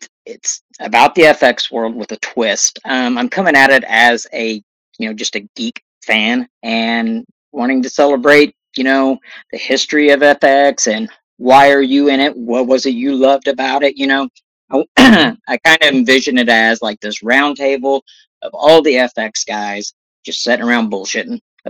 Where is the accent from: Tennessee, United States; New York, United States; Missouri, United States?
Missouri, United States; but I grew up in like in North Missouri, and it just didn't seem, you know, realistic.